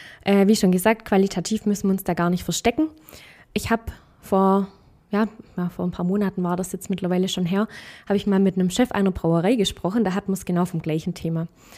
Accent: Baden-Württemberg, Germany; bei uns in Baden-Württemberg

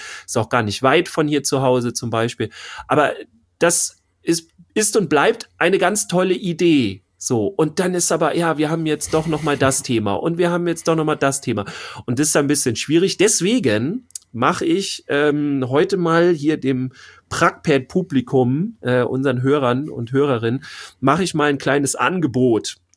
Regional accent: Schleswig-Holstein, Germany; ich komme ja jetzt nicht aus Mitte Deutschland, so wie du auch. Wir sind ja die Nordlichter hier, also Schleswig-Holstein, etwas weit draußen.

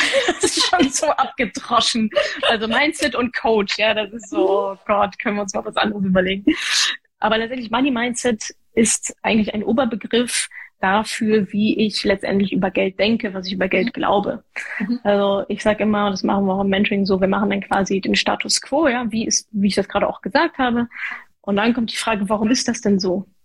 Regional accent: North Rhine-Westphalia, Germany; ich komme aus dem Ruhrgebiet, ja, Arbeitermentalität

